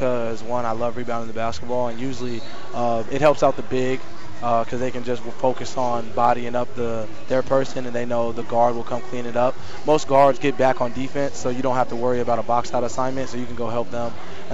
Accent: Las Vegas, Nevada, United States; But a lot of the people didn't know I was like from Vegas.

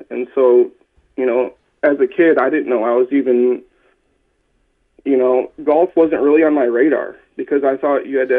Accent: Michigan, United States; moved away as an adult; now in Indianapolis, United States; I moved from Michigan to Indianapolis 5 years ago, and when I moved, I never had the exposure as a kid in southern Michigan to have these adaptive clinics

